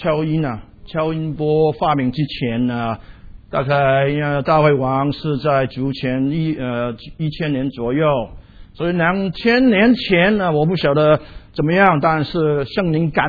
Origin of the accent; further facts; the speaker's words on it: China; 一个婴孩生出来的时候，我们中国人说劝他几岁？